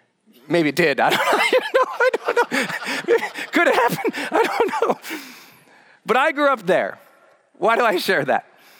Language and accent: English; Montana, United States; I grew up in towns in Montana where there wasn't two sides of the track. Our towns were so poor, there wasn't a track.